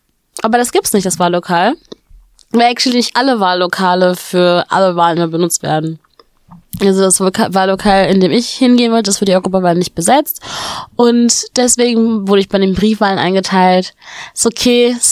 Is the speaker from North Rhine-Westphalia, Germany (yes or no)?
yes; Bochum, North Rhine-Westphalia, Germany; ich komme aus Bochum, viel Bochum, ey, ich komme aus der Bochum.